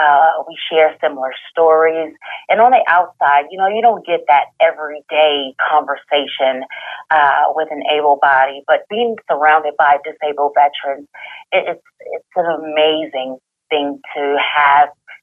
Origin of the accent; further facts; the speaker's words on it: Columbia, South Carolina, United States; I'm from Columbia, South Carolina, so there's really no snow there.